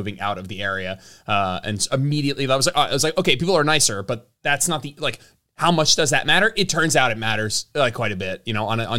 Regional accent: New York City, New York, United States; also born or lived in Austin, Texas; now in North Carolina, United States; I grew up in New York City, New Jersey area, and we moved to the South, to Austin, Texas, where we're in North Carolina right now.

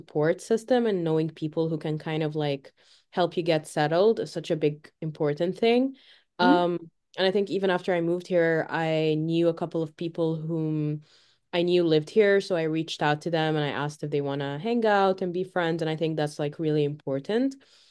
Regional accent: Cairo, Cairo Governorate, Egypt; first language Arabic; English is a second language; So I'm from Egypt. I come from the city Cairo, which is like the capital, and our main language is Arabic, and we speak like an Egyptian dialect, so it's like still Arabic, just a little bit different. And I'm born and raised there.

